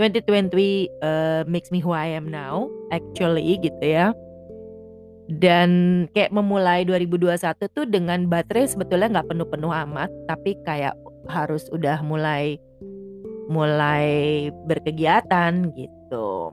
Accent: Jakarta, Indonesia; gue lahir di Jakarta, besar di Jakarta, tumbuh di Jakarta, semua gitu. Sampai umur 45 tahun itu gue 99% tuh anak Jaksel.

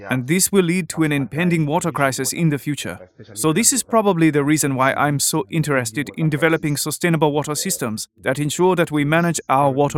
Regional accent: Lagos, Nigeria; I am from Lagos, Nigeria.

